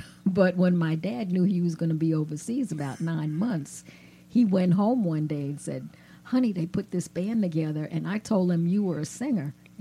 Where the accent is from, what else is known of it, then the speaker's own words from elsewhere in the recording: Queens, New York, United States; also born or lived in Washington, D.C.; I grew up in Queens, New York, in Corona.